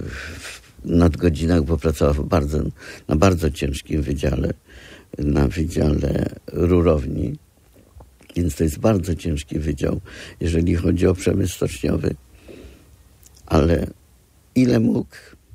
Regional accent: Gdańsk, Pomeranian Voivodeship, Poland; also born or lived in Goryczyno; ja urodziłem się w Gdańsku, ale moja matka pochodziła z Goryczyna, a że przez jakiś okres czasu się tam wychowywałem.

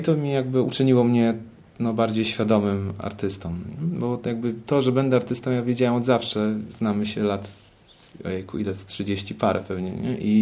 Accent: Bydgoszcz, Kuyavian-Pomeranian Voivodeship, Poland; bo ja jestem z Bydgoszczy

